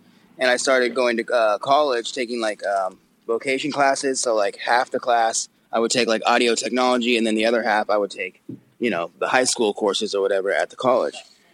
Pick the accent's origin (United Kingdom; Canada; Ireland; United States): Canada; But I grew up in Canada pretty much I would say life